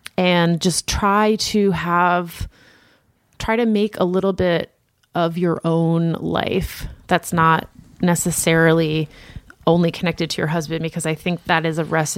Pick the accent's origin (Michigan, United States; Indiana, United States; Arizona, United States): Michigan, United States; We are from Michigan and neither of us have ever lived anywhere but here. This is where our friends and family are. It's our home.